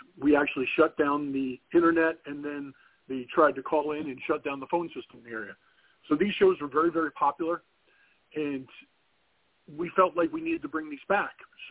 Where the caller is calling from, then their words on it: Port St. Lucie, Florida, United States; Nope, actually in Port St. Lucie, Florida.